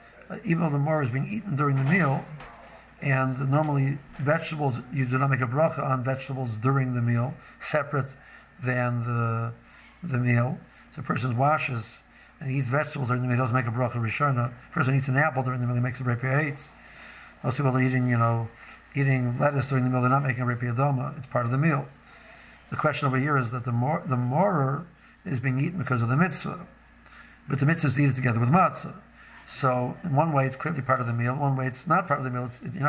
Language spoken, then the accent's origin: English; Silver Spring, Maryland, United States; I'm from Silver Spring.